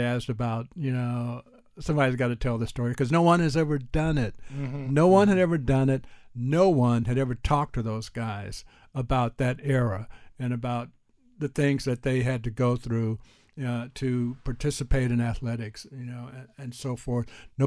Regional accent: Houston, Texas, United States; Well, growing up in Houston, I guess most little boys, well, not most, but a lot of little boys, you know, I loved sports.

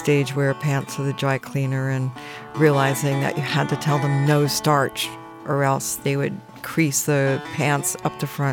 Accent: Woodstock, New York, United States; I grew up in Woodstock, New York.

